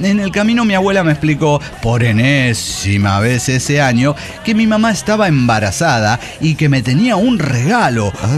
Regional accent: Mexico City, Mexico; del DF mexicano.

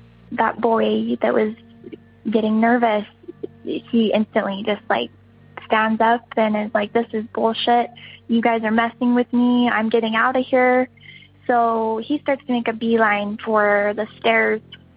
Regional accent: Wyoming, United States; I am from Wyoming, and my story comes from my mom.

